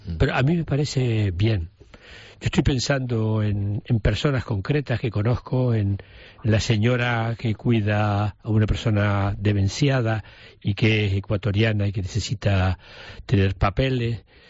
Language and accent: Spanish; Canary Islands, Spain; Yo quería, como canario, quería un poquito más de amarillo